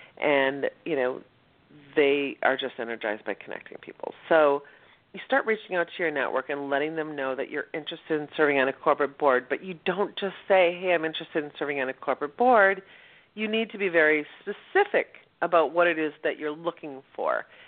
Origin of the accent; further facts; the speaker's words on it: Midwest, United States; now in New York, United States; I'm originally from the Midwest, and I will tell you, serving on a nonprofit board in New York is a whole different beast